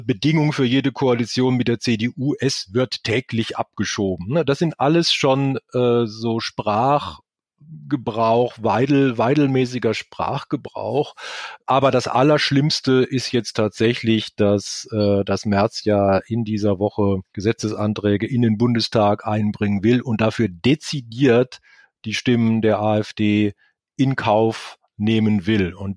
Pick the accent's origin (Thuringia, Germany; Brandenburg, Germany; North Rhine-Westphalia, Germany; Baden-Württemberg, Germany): Baden-Württemberg, Germany; Wiesloch; also born or lived in Freiburg; Erstmal komme ich ja eigentlich aus dem Dorf. Also ich meine, ich bin zwar geborener Freiburger, das ist jetzt, wenn man guten Willen hat, eine Stadt, aber aufgewachsen bin ich ja in Wiesloch bei Heidelberg im ländlichen Bereich.